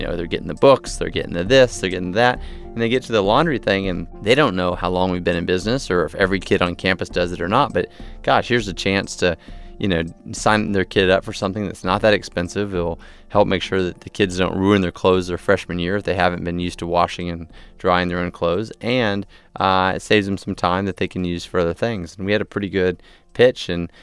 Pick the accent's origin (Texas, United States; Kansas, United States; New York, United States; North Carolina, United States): Texas, United States; Now, growing up in Texas, I'd never seen that.